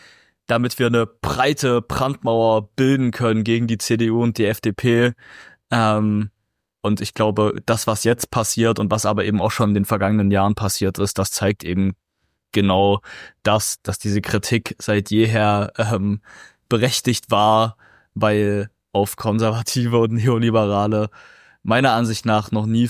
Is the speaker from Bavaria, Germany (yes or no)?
no; Zwickau, Saxony, Germany; als in Zwickau in meiner Heimatstadt